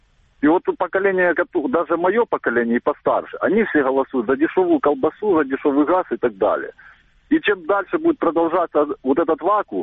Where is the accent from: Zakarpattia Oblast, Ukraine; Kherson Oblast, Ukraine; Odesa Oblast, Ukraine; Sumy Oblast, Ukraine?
Kherson Oblast, Ukraine; Я из Херсонской области.